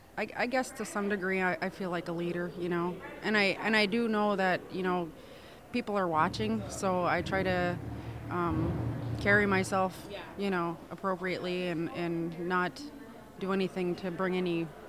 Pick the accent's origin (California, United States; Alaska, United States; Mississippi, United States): Alaska, United States; Boys Fort; I grew up in Boys Fort. But back then it was a lot more remote and we didn't really have a whole lot.